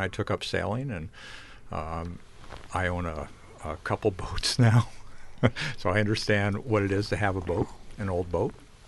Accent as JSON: {"language": "English", "town": "Cannon Beach", "region": "Oregon", "country": "United States", "tie": "born or raised there", "lives_now": "Astoria, United States", "said": "I was in Cannon Beach. I ended up growing up in Cannon Beach for the rest of the time. And then I left the area and I came back and I've slowly drifted up the coast and ended up here in Astoria pretty inadvertently."}